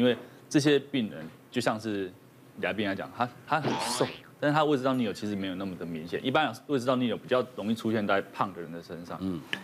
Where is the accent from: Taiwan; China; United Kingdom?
Taiwan; 但是因为我们台湾人他没有那么严重